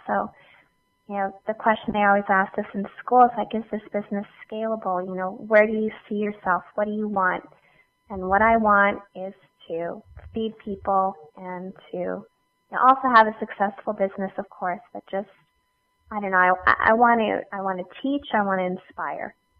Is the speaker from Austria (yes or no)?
no; Canada; being a Canadian isn't a challenge. I love it